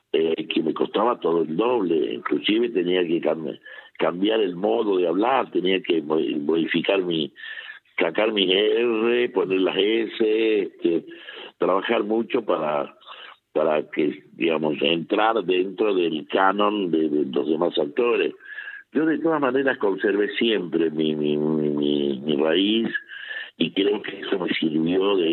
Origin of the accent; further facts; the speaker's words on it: Salta, Argentina; moved away; siempre traté de resguardar mi raíz y decir, no, yo no me transformé a porteño, sino siendo el negrito salteño.